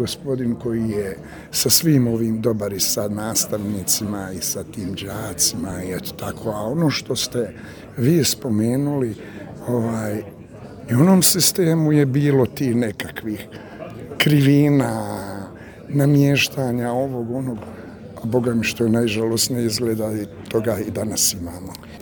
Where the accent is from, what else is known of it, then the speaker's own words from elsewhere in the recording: Sarajevo, Federation of Bosnia and Herzegovina, Bosnia & Herzegovina; jer ja se bojim toga, ja sam rođen iz Sarajlija.